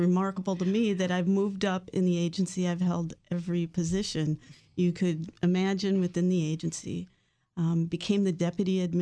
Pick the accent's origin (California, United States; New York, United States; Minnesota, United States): Minnesota, United States; I ended up growing up in Minnesota. I didn't pursue law enforcement there.